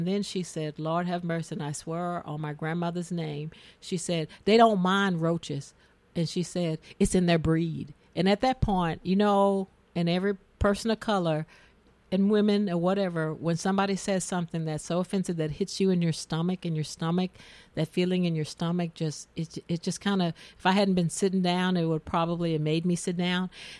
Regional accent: Southern United States, United States; A year ago when I came there, I never lived in as much as I grew up in poverty in the South.

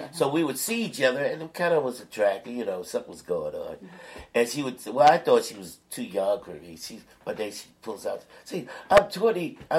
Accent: Louisiana, United States; So a guy said, are you from here? I said, no, I was from Louisiana.

